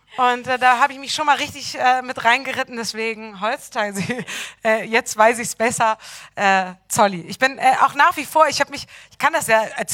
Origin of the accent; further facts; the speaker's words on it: Bremen, Germany; Dann sind wir bei meiner Mama in Bremen aufgewachsen.